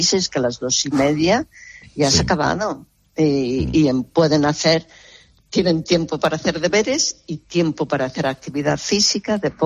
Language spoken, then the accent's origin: Spanish; United States; now in Barcelona, Spain; Soy de Estados Unidos, pero vivo y trabajo en Barcelona.